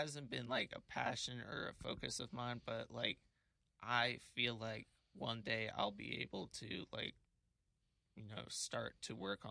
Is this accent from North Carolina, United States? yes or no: yes; Charlotte, North Carolina, United States; I'm from Charlotte, North Carolina.